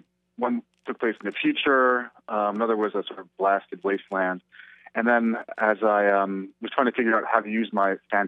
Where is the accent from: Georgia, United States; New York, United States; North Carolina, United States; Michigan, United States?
New York, United States; You know, I grew up in New York. There's always noise. There's always some siren.